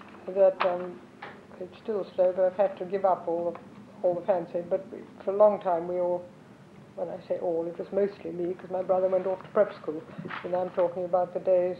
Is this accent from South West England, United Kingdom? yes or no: no; Knebworth, East of England, United Kingdom; born or raised there; also born or lived in London